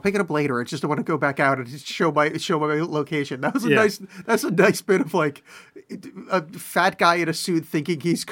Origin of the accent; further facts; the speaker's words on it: East Coast, United States; I'm from the East Coast.